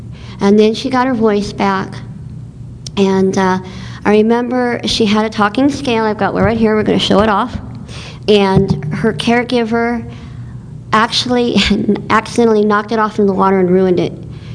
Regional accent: Sherman Oaks, California, United States; I'm from Sherman Oaks, California, which is part of Los Angeles.

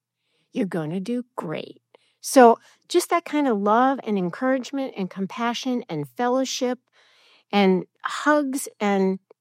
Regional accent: Phoenix, Arizona, United States; I'm from Phoenix, and we were on the same flight.

